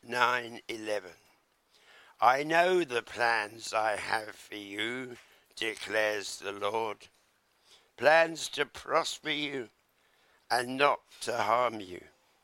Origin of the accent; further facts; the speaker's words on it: Godalming, South East England, United Kingdom; born there; And all the men apparently were outside in Godalming, where I was born, in Surrey, coming home from a local pub, making a lot of noise.